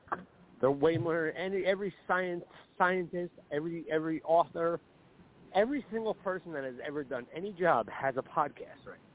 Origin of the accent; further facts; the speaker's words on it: United States; I'm not British. Right. I still remember the same exact thing in 2008. Welcome to Blog Talk Radio. I'm like, all right, right. Come on. Like I'm white trash American.